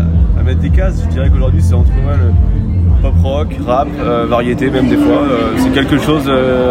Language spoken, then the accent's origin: French; L'Aigle, Normandy, France; Moi je suis de L'Aigle dans l'Orne, donc je suis pas très loin.